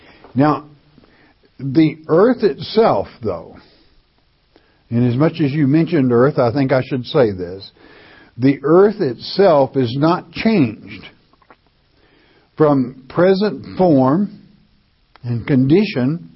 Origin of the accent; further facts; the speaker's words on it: California, United States; I'm from California.